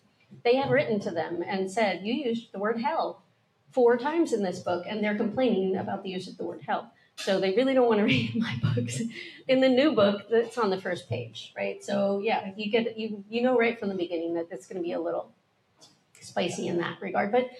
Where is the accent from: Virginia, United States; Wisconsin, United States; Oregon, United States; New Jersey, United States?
New Jersey, United States; I grew up in South Jersey